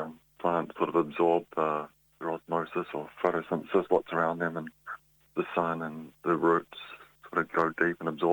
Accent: Auckland, New Zealand; now in Dunedin, New Zealand; I grew up in Auckland. I'm a painter. This year I moved down to Dunedin for the Francis Hodgkins Fellowship.

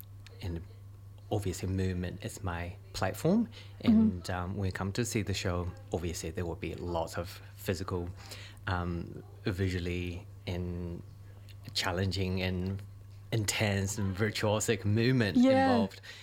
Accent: China; now in New Zealand; originally was born and raised in China and then moved to New Zealand, being immigrant queer and being immigrant

